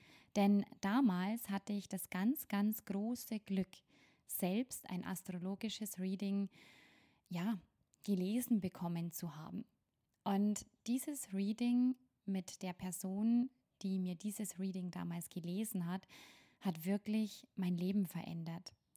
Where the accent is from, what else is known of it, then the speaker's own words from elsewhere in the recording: Bavaria, Germany; accent: Bavarian; Denn tatsächlich komme ich ursprünglich aus dem Bayerischen Wald und ich verspreche euch, ich reiß mich zusammen und versuche, so zu sprechen, dass mich alle verstehen, und trotzdem werd und kann und will ich meinen Dialekt nicht ganz verstecken.